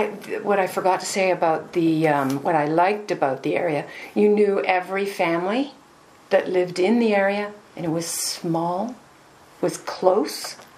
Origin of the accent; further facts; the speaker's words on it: Balinafad, Ontario, Canada; I always think of myself as, this is where I came from. I came from Balnafad.